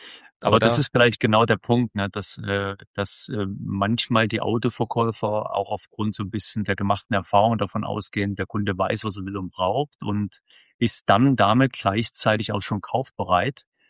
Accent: Dresden, Saxony, Germany; Ich bin Ossi-Kind, also wir haben in Dresden gewohnt

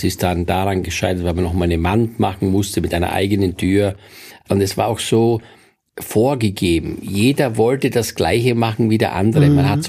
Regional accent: Styria, Austria; Also St. Stephan ist größer, aber da, wo ich aufgewachsen bin, das war ja etwas abgelegen, das waren 4-5 Häuser.

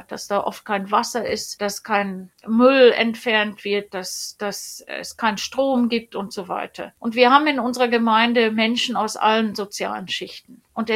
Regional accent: South Africa; denn ich bin dann als sehr junge Frau zurückgegangen nach Südafrika und wusste, hier bin ich zu Hause

